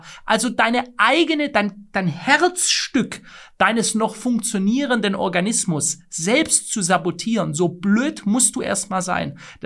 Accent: Stuttgart, Baden-Württemberg, Germany; Ich weiß es jetzt noch hier in meiner alten Heimat in Stuttgart.

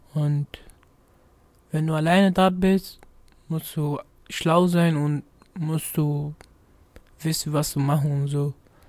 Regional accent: Gambia; also born or lived in United States; Aus Gambia.

